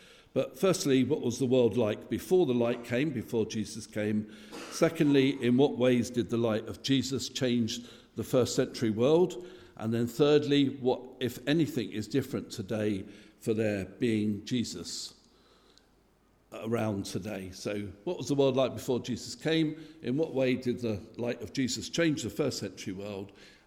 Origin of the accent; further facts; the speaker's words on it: London, United Kingdom; I grew up in London, and so there's never anything really dark in London.